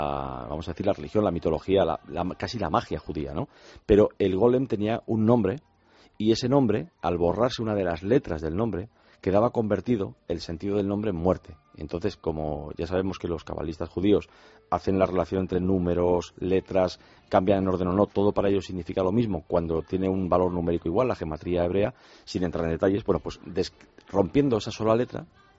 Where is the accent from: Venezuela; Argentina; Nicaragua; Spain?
Spain; como somos españoles